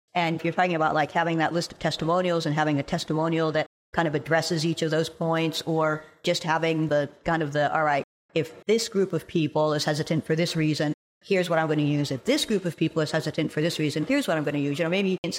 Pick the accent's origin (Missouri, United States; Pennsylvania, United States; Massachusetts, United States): Massachusetts, United States; We have something similar. I'm from Massachusetts.